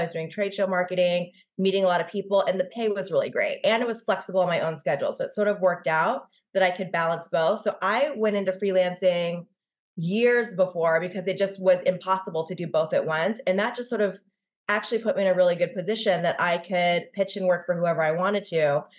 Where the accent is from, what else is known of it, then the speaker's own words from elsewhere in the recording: Los Angeles, California, United States; now in New York, United States; Like I came from Los Angeles. My life was very like content there.